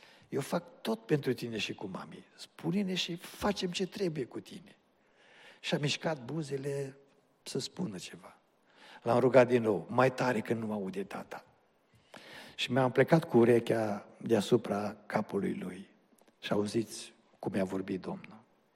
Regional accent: Cluj-Napoca, Cluj County, Romania; originea suntem din Cluj, dar locuiți în orașul acesta? Și am spus, nu locuim oficial, dar aici lucrez.

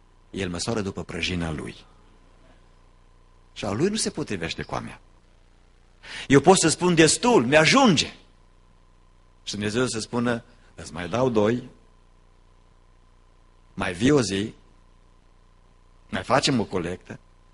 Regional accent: Romania; born there; noi, în casa noastră, așa ne-am născut, acolo în România, așa s-a născut soția

